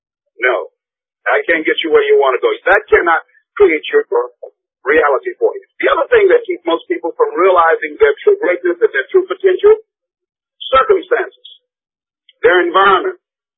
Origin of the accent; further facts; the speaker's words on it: Miami, Florida, United States; born there; I was born in Liberty City on a floor at 62nd Street, a twin brother and me.